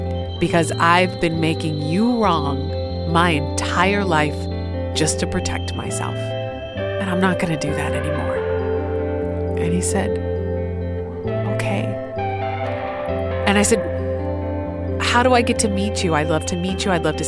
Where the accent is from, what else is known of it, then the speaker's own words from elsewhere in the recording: United States; this is a community that I didn't grow up in. I grew up in America, and this is huge.